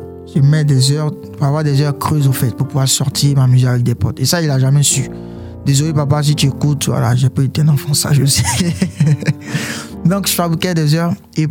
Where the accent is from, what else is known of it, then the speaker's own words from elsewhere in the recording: Abidjan, Côte d’Ivoire; Après, en Côte d'Ivoire, où là, j'ai passé la majeure partie de mon enfance, précisément à Abidjan, dans la commune de Yopougon. J'ai été formé en tant que garçon, quoi. C'est là que je suis parti à l'école, au collège, l'école William Ponty de Yopougon.